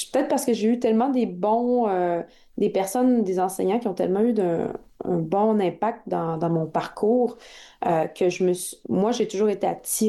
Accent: Quebec City, Quebec, Canada; Moi, je viens de Québec.

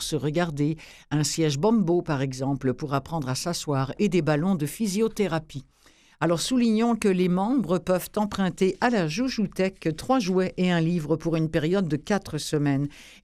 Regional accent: France; comme moi, je viens de France.

